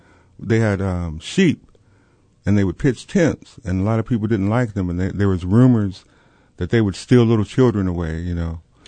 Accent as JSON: {"language": "English", "town": "Las Vegas", "region": "Nevada", "country": "United States", "tie": "born there", "also_born_or_lived": "Spain / Germany", "said": "And I was born on Nellis Air Force Base in Nevada, right outside of Las Vegas. And my father was a lifer in the Air Force, so I was like they call it Air Force brat style. So we lived in a lot of different places."}